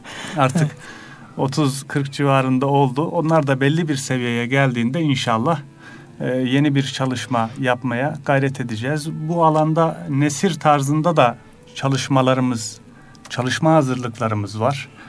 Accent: Osmaniye, Turkey; born there; now in Ankara, Turkey; 1981 yılında Osmaniye'de dünyaya geldim.

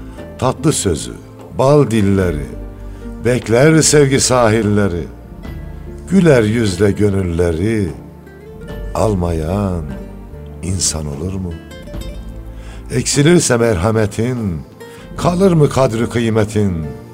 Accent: Osmaniye, Turkey; Ama bura memleketimiz olunca böyle bir güzelliği yaşamak istedik doğrusu.

